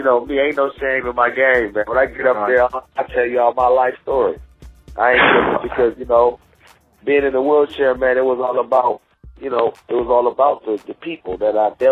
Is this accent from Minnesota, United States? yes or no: no; Akron, Ohio, United States; I'm from Akron. Hometown, born and raised.